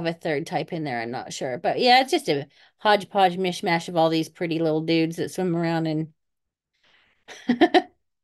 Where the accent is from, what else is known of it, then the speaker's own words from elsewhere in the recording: Australia; I'm from Australia.